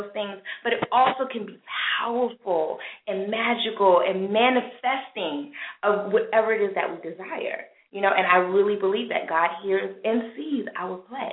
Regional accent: New York, United States; I've never lived here before. And I had one foot out the door and one foot in because I'm from New York. I've been wanting to get back to the city

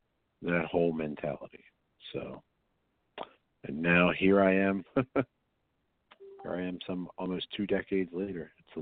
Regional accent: Delaware, United States; Obviously I grew up in Delaware, you know, so it kind of just transcended from that area

